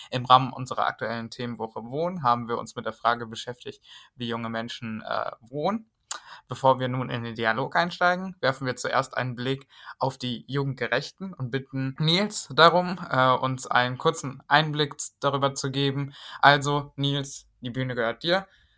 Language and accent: German; Essen, North Rhine-Westphalia, Germany; ich komme halt aus Essen